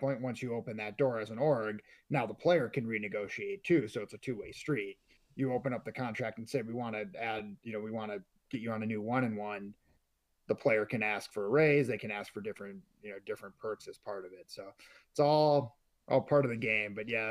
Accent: Minnesota, United States; also born or lived in New York; I grew up in Minnesota, live here now, lived most of my adult life in New York.

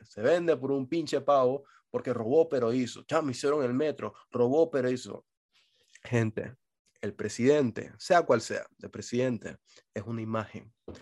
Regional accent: Panama; Yo pensé que ya visa, pasaporte, me iban a joder, porque soy panameño

